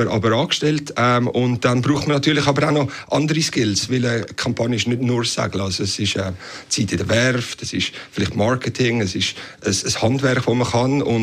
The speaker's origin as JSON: {"language": "German", "town": "Rapperswil", "region": "St. Gallen", "country": "Switzerland", "tie": "born or raised there", "said": "Also ich bin eigentlich ganz normal aufgewachsen in Rapperswil."}